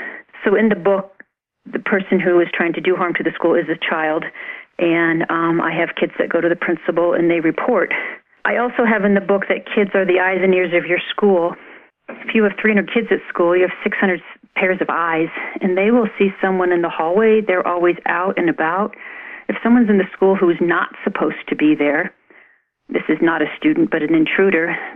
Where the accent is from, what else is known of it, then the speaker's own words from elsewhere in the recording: Indiana, United States; now in Denver, United States; Well, I live in Denver. I grew up in Indiana, so I have always lived landlocked.